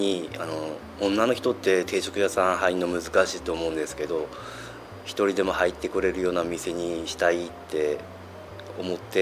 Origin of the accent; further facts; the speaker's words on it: Yotsukura, Fukushima, Japan; now in Koriyama, Japan; あの私四つ倉なんで帰る気になると帰れるんですけど